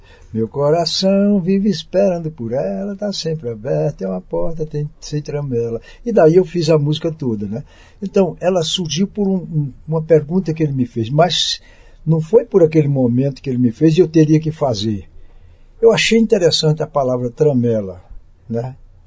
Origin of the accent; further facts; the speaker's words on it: Queimadas, Paraíba, Brazil; Eu sou do interior, né, da roça, lá de Queimadas, perto de Campina Grande, na Paraíba.